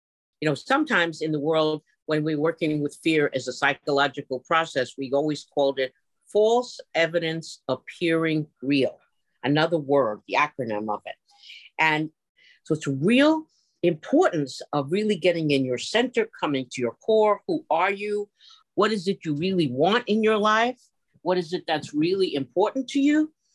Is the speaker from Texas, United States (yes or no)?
no; Bronx, New York, United States; born there; coming from my childhood at age 7, where I was born in the Bronx.